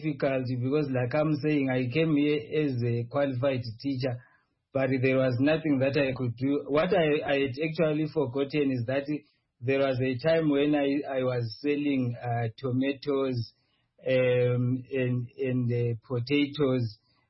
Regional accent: Zimbabwe; moved away as an adult; now in South Africa; born and bred in Kai, educated in Kai, and I'm at Gweru Teachers College. Then I a teacher by profession, but now my title is of a lecturer here in South Africa

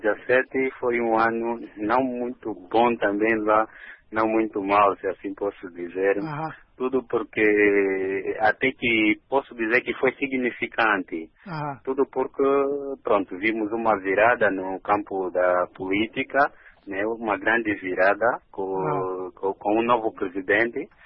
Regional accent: Angola; sendo angolano e como nacionalista

